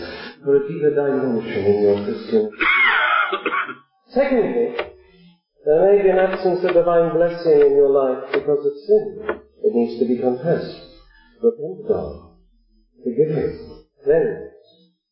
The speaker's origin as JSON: {"language": "English", "country": "Italy", "said": "I come from Italy"}